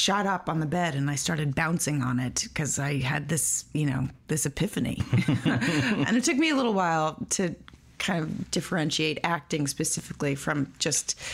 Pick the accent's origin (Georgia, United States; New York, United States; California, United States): New York, United States; New York City; I grew up on Crosby Street, mm-hmm, in Soho.